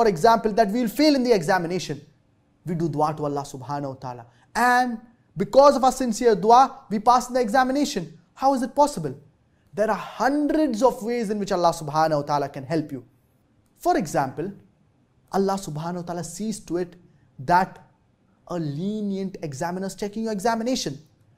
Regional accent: Karachi, Sindh, Pakistan; I'm from Karachi, Pakistan.

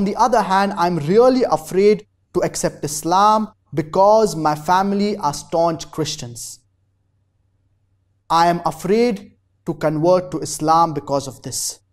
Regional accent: Poland; English is a second language; now in France; I am from Poland, but I'm currently studying medical engineering in France. I come from a very strong Christian family

